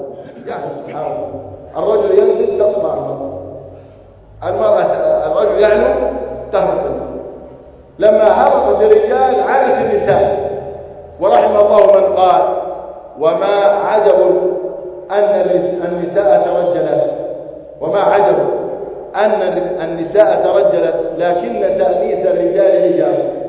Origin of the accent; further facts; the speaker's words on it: Palestine; واجعل بلدنا فلسطين آمنا مطمئنا